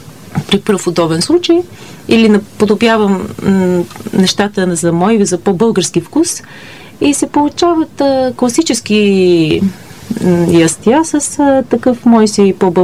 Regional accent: Dimovo, Vidin Province, Bulgaria; also born or lived in Vratsa; Аз съм израсла в Северо-Западна България. В Димово съм ходила до 8-ми клас, след това във Враца.

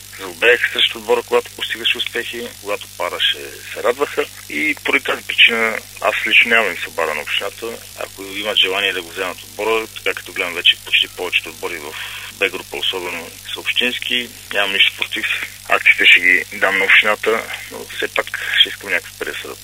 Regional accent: Dupnitsa, Kyustendil Province, Bulgaria; защото аз съм от Дупница

